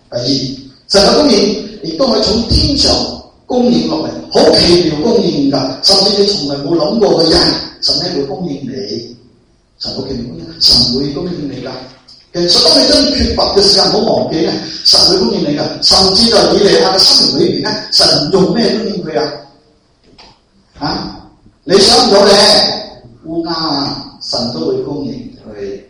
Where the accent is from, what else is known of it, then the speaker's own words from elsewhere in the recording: China; 所以咧，我哋中国人咧有个思想嘅就系